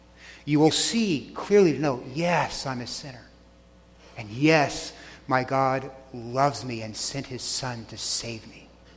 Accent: Texas, United States; moved away; I was raised in Texas, where you say yes, sir, and yes, ma'am, to the cashier at the store, not just to your father or your mother.

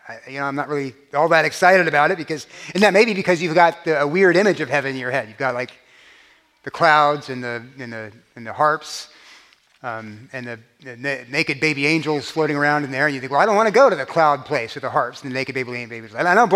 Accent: Texas, United States; now in New York, United States; I really didn't want to be a New Yorker. I wanted to be I'm a Texan. And here I am in New York, and so it hurt me, it pained me to get these things changed.

